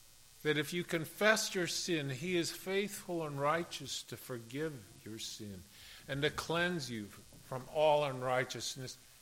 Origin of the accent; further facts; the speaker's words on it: Omaha, Nebraska, United States; I remember growing up in Omaha, Nebraska, where our college football rivalry was Nebraska and Oklahoma